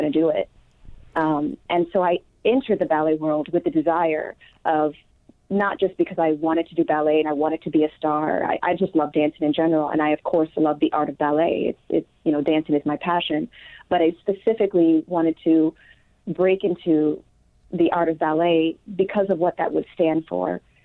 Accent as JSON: {"language": "English", "town": "Rochester", "region": "New York", "country": "United States", "tie": "born or raised there", "said": "Well, I grew up in the inner city of Rochester"}